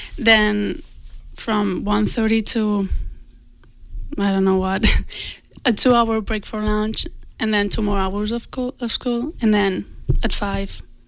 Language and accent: English; Barcelona, Catalonia, Spain; I'm from Barcelona, that it's, I live in a town near Barcelona, so I'm used to, like, the city